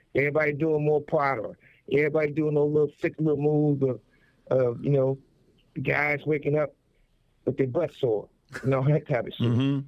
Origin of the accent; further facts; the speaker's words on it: Compton, California, United States; also born or lived in Las Vegas; You know, I often say that I was raised in Compton, and I was made in Vegas at UNLV.